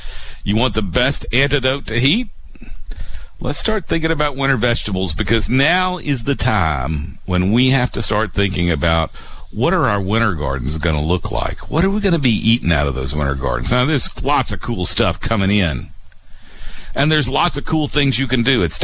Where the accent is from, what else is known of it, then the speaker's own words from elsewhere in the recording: the South, United States; and I don't get to see snow that much, I'll tell you, I'm from the South.